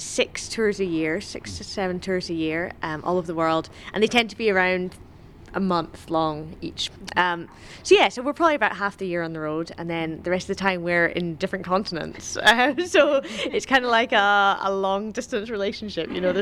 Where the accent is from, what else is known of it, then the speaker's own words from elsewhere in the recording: Edinburgh, Scotland, United Kingdom; I'm from Edinburgh and I'm the harp player in the band.